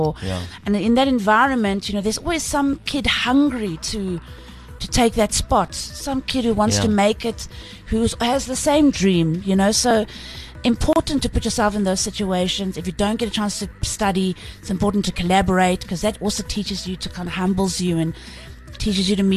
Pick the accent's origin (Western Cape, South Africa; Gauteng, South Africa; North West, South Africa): Gauteng, South Africa; Pretoria; now in Johannesburg, South Africa; No, but I loved growing up in Pretoria. I loved it. I love Pretoria people.